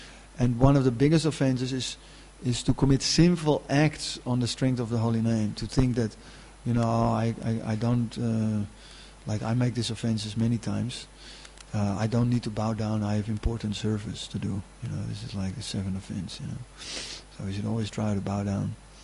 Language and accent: English; Netherlands; you know, we're from Holland, you know, and we know dikes. You know, if you need dikes, you call the Dutch, and we make dikes for you.